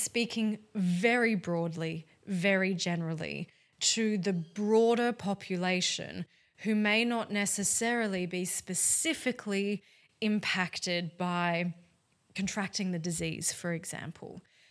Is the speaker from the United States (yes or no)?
no; Australia; In case you hadn't guessed from my accent, I am in Australia.